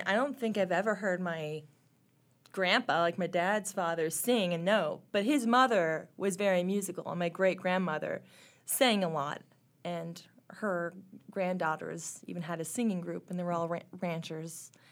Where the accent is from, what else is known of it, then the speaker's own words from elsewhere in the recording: Spearfish, South Dakota, United States; also born or lived in Montana; So I did mention I grew up in Montana, and then went after my kindergarten year, I actually moved to the Black Hills of South Dakota and lived in Spearfish.